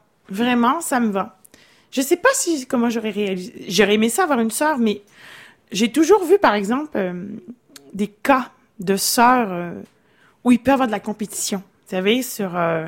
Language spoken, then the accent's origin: French; Dolbeau, Quebec, Canada; born there; Alors, je suis née à Dolbeau.